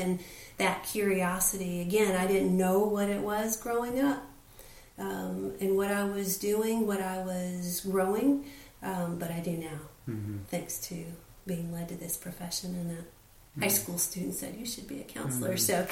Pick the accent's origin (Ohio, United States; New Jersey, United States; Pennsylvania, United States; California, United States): California, United States; where I grew up was in the San Joaquin Valley of California, and it was a very diverse middle class community.